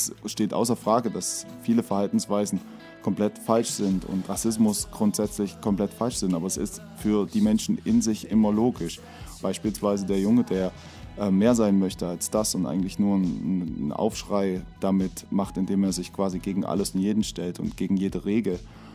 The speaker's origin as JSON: {"language": "German", "town": "Erfurt", "region": "Thuringia", "country": "Germany", "said": "ich komme aus Erfurt."}